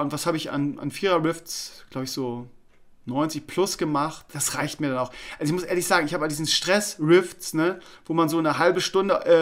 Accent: Bremen, Germany; Also, ich tendiere mal dazu, als Bremer ein bisschen bescheidener zu sein.

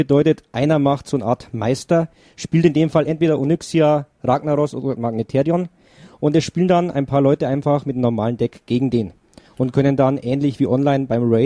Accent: Bavaria, Germany; born there; Gebürtiger Oberpfälzer.

